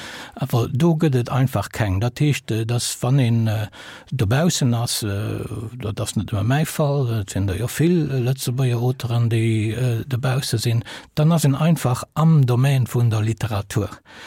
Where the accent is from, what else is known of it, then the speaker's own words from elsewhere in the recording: Italy; German is a second language; Ich war Italiener bis 18 Jahre.